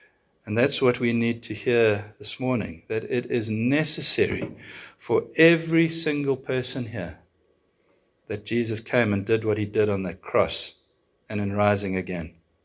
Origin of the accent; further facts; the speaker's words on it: South Africa; Look, I'm a South African